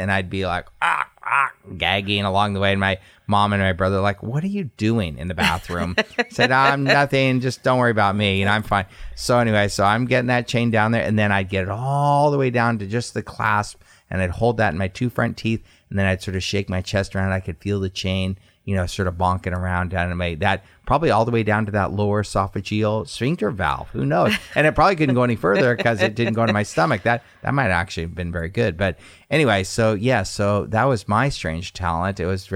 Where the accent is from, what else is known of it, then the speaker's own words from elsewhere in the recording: Redondo Beach, California, United States; You know, growing up in Redondo Beach where there's lots of surfers and all stuff.